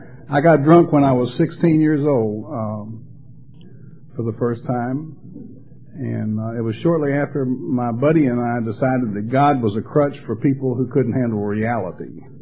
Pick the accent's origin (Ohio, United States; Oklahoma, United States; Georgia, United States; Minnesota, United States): Georgia, United States; Atlanta; moved away as an adult; also born or lived in Charleston; now in Myrtle Beach, United States; And they put down that I'm from Charleston, but actually I'm from Atlanta. I grew up in Atlanta.